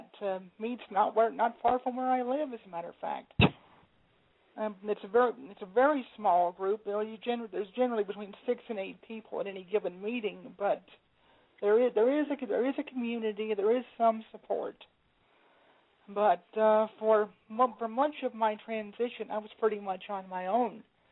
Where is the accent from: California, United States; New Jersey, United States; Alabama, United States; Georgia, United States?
Georgia, United States; And by the way, I'm from Georgia myself. It's nice to hear that accent again.